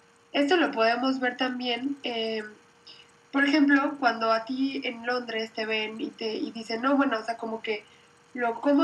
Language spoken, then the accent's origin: Spanish; Mexico; no solo los demás nos ven así, pero también nosotros nos vemos así, como mexicanos.